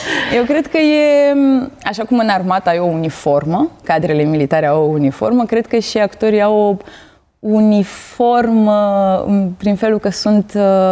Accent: Tulcea, Tulcea County, Romania; Eu sunt din Tulcea

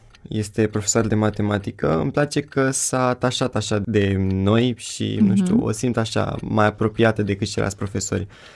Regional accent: Sperietieni, Dâmbovița, Romania; Am 16 ani, vin din Sperietieni, județul Dâmbovița

